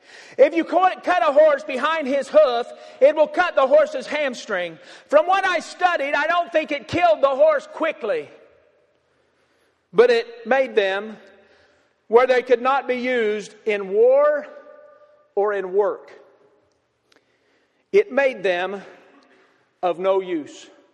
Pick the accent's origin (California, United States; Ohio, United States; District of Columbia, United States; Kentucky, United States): Kentucky, United States; I'm from Kentucky, and you don't even spell hawk that way there.